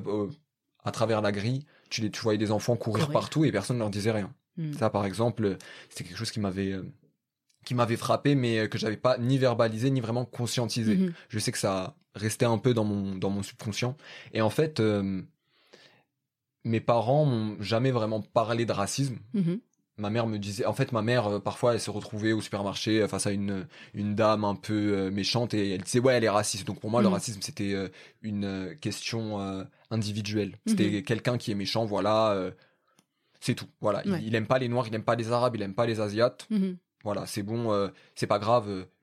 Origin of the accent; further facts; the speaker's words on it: France; born there; je suis né en France, et je me suis senti français, je me sens encore français, je me sens aussi bien français que marocain